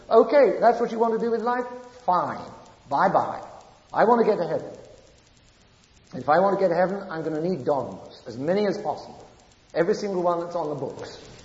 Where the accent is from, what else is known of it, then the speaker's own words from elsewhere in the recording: England, United Kingdom; I wasn't yet Catholic. I said, oh, this Catholic religion, no, don't get, I'm English, don't get that Catholicism anywhere near me.